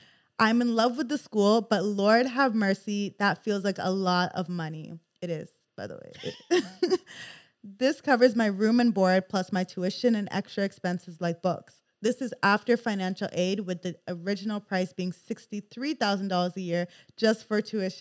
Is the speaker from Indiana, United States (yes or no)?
no; Boston, Massachusetts, United States; I'm from the Boston area, and the school I'm talking about is Temple University.